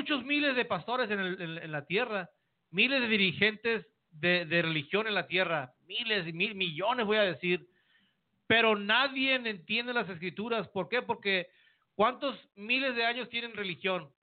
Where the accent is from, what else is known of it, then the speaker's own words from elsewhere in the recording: Mexico; Como mexicanos, como hispanos, latinos, espaldas mojadas.